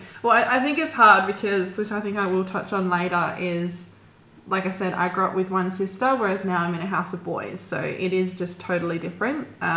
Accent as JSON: {"language": "English", "region": "Western Australia", "country": "Australia", "tie": "born or raised there", "said": "mostly WA though, which I will always appreciate that I got to experience my home state before I sort of ventured off the rest of Australia and the world."}